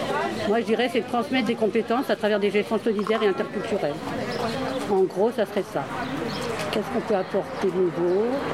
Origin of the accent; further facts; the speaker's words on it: La Courneuve, Île-de-France, France; Bon, je suis de la Courneuve.